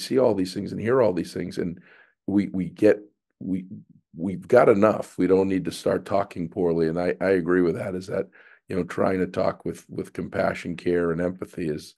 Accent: Boston, Massachusetts, United States; I'm from Boston. I love the style of pizza that we have.

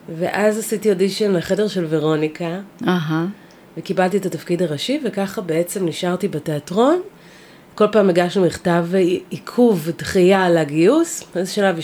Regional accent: Holon, Tel Aviv District, Israel; אני שגדלתי בחולון, בסביבה, כן.

